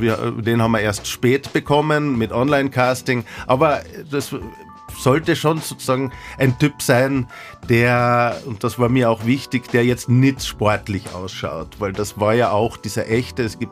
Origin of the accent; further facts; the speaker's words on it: Austria; weil wir als Österreicher es jetzt gewagt haben, da nach Amerika zu gehen und in Las Vegas zu drehen